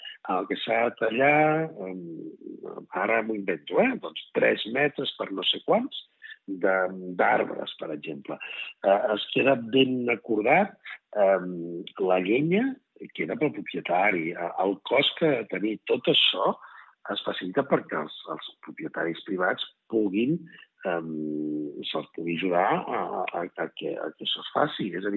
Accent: Catalonia, Spain; jo soc de la Garrotxa

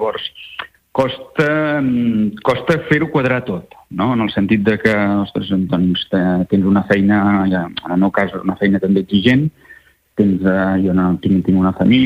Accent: La Bisbal d'Empordà, Catalonia, Spain; born there; now in Palafrugell, Spain; jo tinc la sort de viure a Palafrugell, com has dit al principi. Si bé sóc nascut a la Bisbal, però visc a Palafrugell

